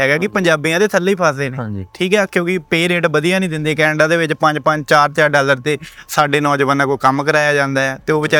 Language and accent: Punjabi; Tarn Taran, Punjab, India; ਮੈਂ ਤਾਂ ਤਰਨ ਤਾਰਨ ਤੋਂ ਹਾਂ